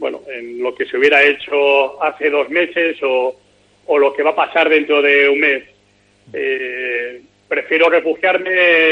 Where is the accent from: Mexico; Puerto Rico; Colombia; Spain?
Spain; se está demostrando cómo somos el pueblo español.